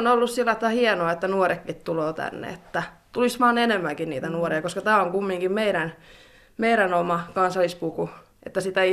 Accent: Seinäjoki, South Ostrobothnia, Finland; No kun me ollaan täältä lähtöisin

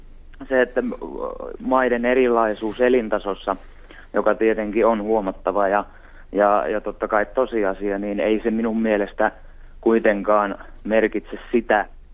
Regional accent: Northern Finland, Finland; pieneltä paikkakunnalta tietenkin pohjoisesta olen kotoisin

